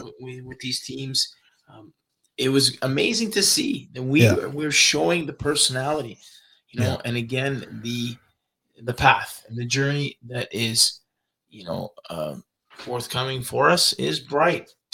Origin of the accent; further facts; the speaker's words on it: Canada; I think this is the first time I've been so excited as a Canadian soccer fan to see the team play and to play.